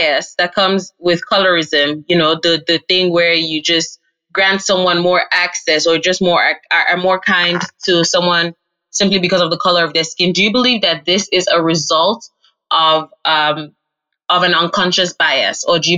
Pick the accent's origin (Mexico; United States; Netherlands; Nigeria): Nigeria; And you know, I'm Nigerian.